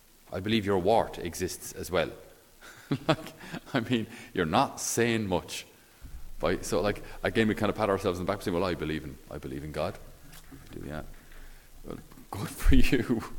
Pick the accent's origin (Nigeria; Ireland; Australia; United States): Ireland; Our faith is an issue of the heart, and this is also where we as Irish struggle.